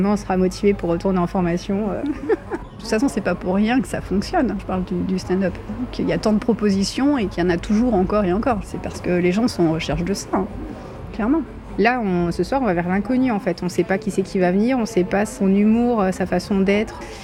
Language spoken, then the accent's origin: French; Lyon, Auvergne-Rhône-Alpes, France; Moi, je suis de la région lyonnaise